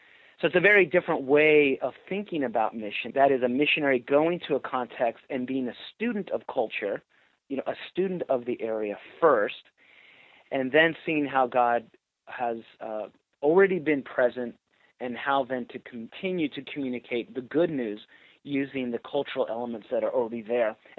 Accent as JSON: {"language": "English", "town": "San Francisco", "region": "California", "country": "United States", "tie": "born or raised there", "said": "I grew up in the San Francisco area, very urban, and I'd never been into a jungle like that before."}